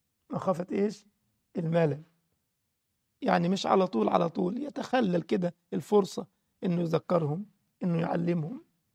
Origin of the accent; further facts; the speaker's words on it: Egypt; تخيل واحد اسمه الباز عندنا في مصر صحفي